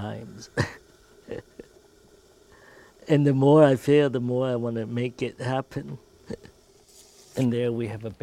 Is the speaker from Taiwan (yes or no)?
yes; Taiwan; I grew up in Taiwan in a really small farming village.